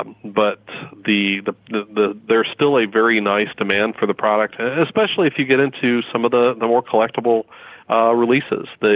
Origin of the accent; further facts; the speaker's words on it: Midwest, United States; accent: Midwest; my Midwest accent probably isn't going to cut it.